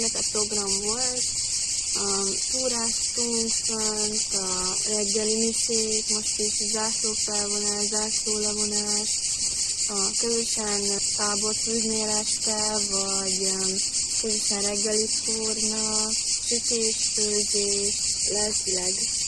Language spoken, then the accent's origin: Hungarian; Hungary; 15 éves, Magyarországról jöttem.